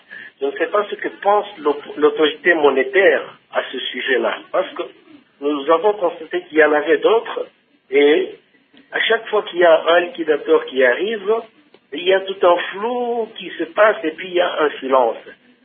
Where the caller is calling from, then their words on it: Uvira, South Kivu, DR Congo; ici c'est chez nous à Ouvira